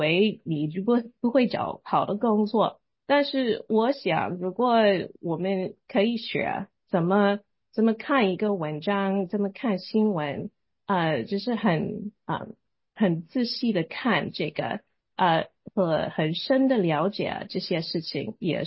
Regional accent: Massachusetts, United States; born there; Chinese is a second language; 我是华侨，我不是可以说真正的中国人，因为我在美国出生的而且我才18岁就开始学中文，所以我在一个比较小的城市，在马赛苏塞州出生了，那个时候我父母亲搬到那里，因为一个学校是很好的。

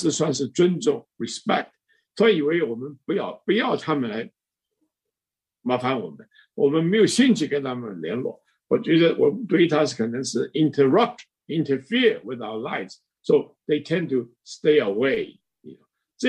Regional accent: China; now in United States; 我们中国人好东西都喜欢吃，那不喜欢东西也不喜欢了

